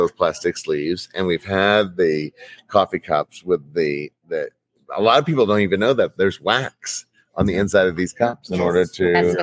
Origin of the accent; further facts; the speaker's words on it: Florida, United States; And we're from Florida, and Florida is all about, you know, our seas